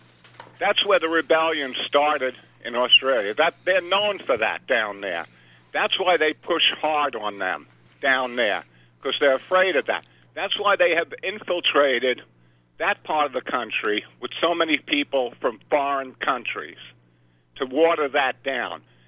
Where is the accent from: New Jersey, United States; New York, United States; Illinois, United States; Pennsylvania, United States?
New York, United States; I was born and raised in New York. I've told people this. My family, I come from a Democratic family.